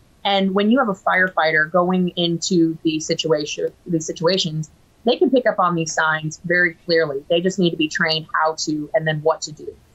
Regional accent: Florida, United States; This letter that we have teamed up with Darren Soto out of my home state of Florida

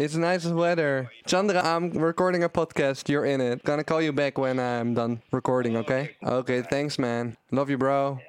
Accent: North Brabant, Netherlands; Ik kom uit Brabant.

